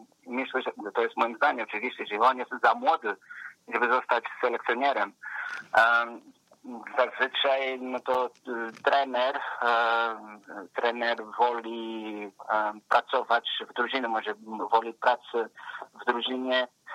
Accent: the South, Portugal; Polish is a second language; now in Poland; Ja jestem z południa

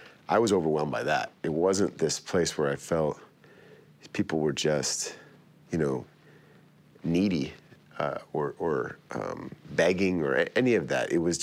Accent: United States; I convinced them that, look, I'm an American, I don't have anything, like, what else would I be doing here?

